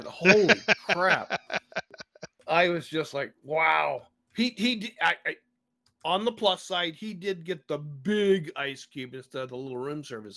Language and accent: English; Alaska, United States; I'm from Alaska. So I had the split second of what the hell jumped out.